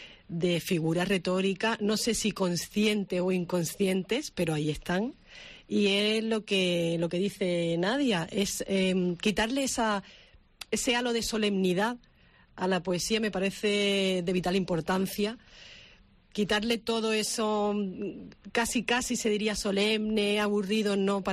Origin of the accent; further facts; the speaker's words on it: Andalusia, Spain; mi tierra, Andalucía